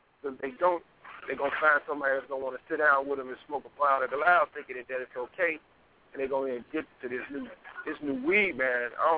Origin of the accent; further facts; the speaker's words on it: Chicago, Illinois, United States; I grew up in the Inglewood area. My grandmother with Hoover's son.